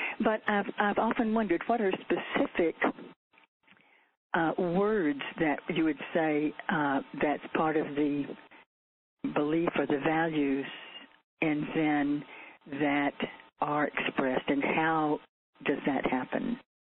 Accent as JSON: {"language": "English", "town": "Good Springs", "region": "Alabama", "country": "United States", "said": "I'm from Good Springs, Alabama."}